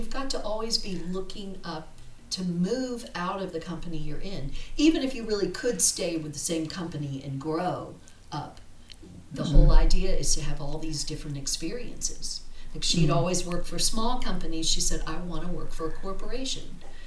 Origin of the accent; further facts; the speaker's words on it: United States; now in South Africa; I'm from America, and both of my children live there, but they've both come to visit in South Africa.